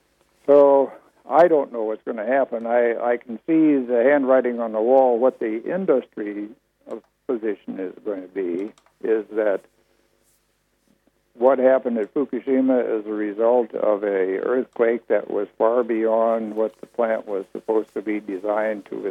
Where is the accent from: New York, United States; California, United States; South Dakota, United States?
South Dakota, United States; I grew up in South Dakota where it was very hot in the summer and very cold in the winter.